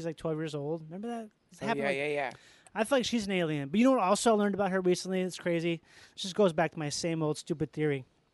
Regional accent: United States; born there; I was born here. I was born in America. I'm staying right here.

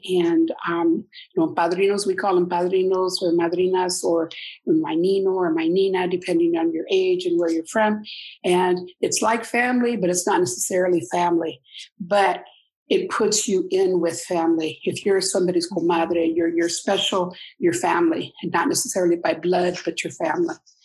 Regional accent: Grand Island, Nebraska, United States; I was born and raised here in Grand Island. My father was from Nebraska. He was born in Nebraska. My mother was from Colorado.

